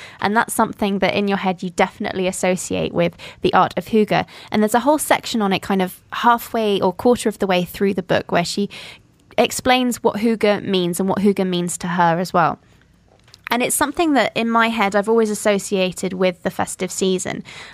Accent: Jordan; Because I have strong memories of eating those when I grew up in Jordan, because I've lived most of my life in this part of the world.

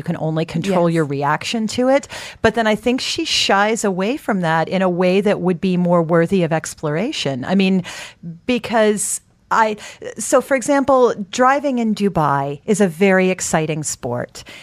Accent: United States; My husband is British. I'm American, man.

